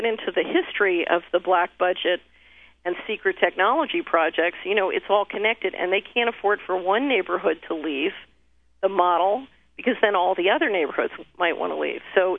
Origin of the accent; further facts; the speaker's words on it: Philadelphia, Pennsylvania, United States; Well, I grew up in West Philadelphia